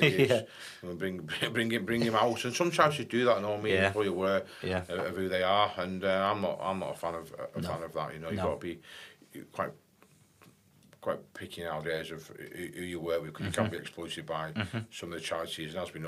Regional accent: St Helens, North West England, United Kingdom; I said, I'm from St Helens. I said, I'm from Prescott. It's about like 20 minutes away from where I live.

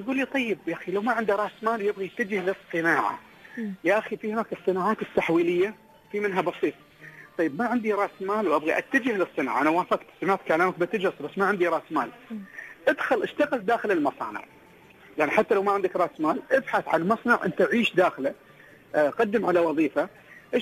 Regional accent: United Arab Emirates; كإماراتية وامرأة استطاعت تحقق هذا النجاح

